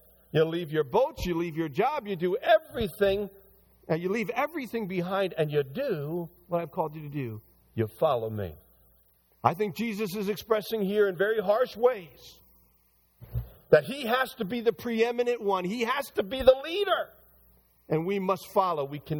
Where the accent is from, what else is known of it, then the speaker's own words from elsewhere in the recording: the South, United States; I was raised in the South, right, Jimmy? I'm a Christian.